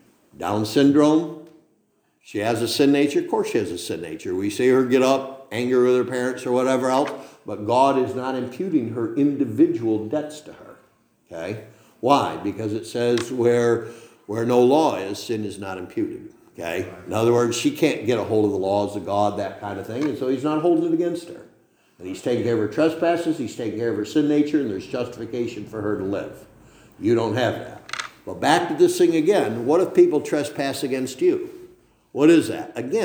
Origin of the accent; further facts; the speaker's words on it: Machias, Maine, United States; When I grew up in Machias, there used to be a woman came to our church